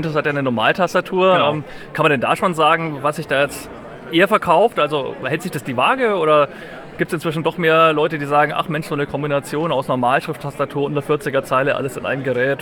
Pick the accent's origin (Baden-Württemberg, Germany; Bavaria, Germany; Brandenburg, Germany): Bavaria, Germany; Nuremberg; ich bin aus Nürnberg